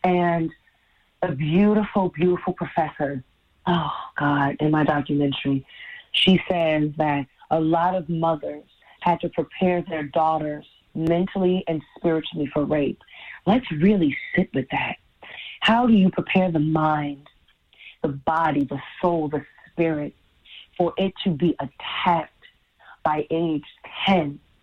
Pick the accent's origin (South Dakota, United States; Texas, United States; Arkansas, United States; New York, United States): New York, United States; Brooklyn; I am a Brooklyn baby, born and raised in Brownsville, one of the hardest neighborhoods to get through